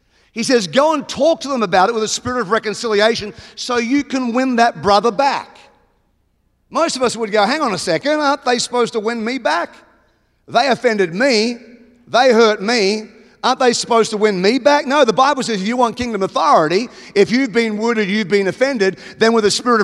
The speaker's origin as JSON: {"language": "English", "country": "Australia", "moved": "as an adult", "lives_now": "United States", "said": "I'm an Australian. I live in America. I've been here nearly 18 years."}